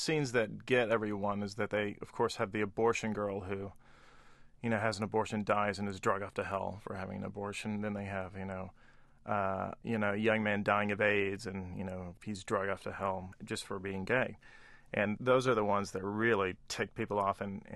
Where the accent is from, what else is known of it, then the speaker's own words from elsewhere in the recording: Amarillo, Texas, United States; I grew up in Amarillo, which is, you know, everyone claims to be the belt buckle of the Bible Belt